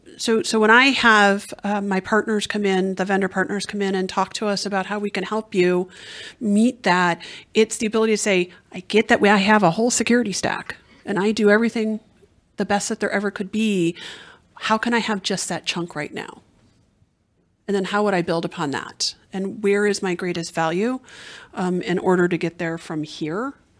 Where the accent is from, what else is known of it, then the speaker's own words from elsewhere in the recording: Wisconsin, United States; An old-fashioned bar, because I'm from Wisconsin, so we talk about that.